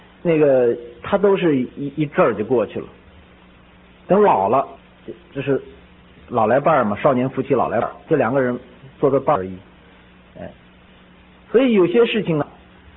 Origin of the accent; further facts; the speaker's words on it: China; 比方说我们小时候在农村的时候啊，在中国大陆